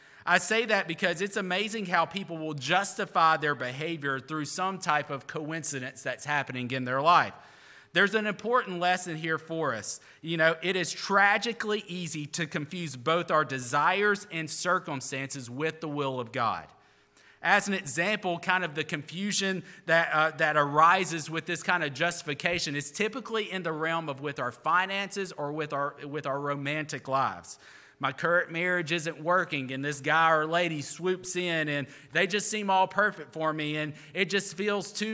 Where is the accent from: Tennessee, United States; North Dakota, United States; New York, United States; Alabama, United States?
Alabama, United States; I grew up in Alabama and I'm a big Auburn fan.